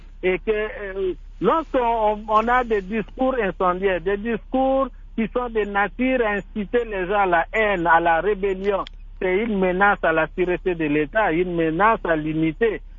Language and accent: French; Équateur, DR Congo; je rentre chez moi à l'Équateur